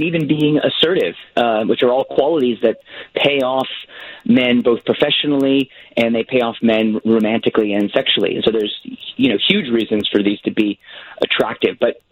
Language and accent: English; Connecticut, United States; also born or lived in White Plains, New York; now in Australia; Yes, it's because I was born in White Plains, New York, and I grew up in Connecticut.